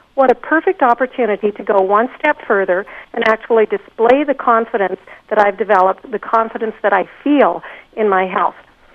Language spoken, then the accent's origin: English; Canada; I, as a Canadian